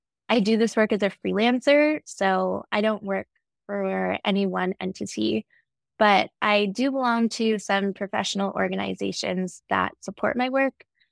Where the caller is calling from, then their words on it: Ottawa, Ontario, Canada; I'm calling in from Ottawa, Ontario.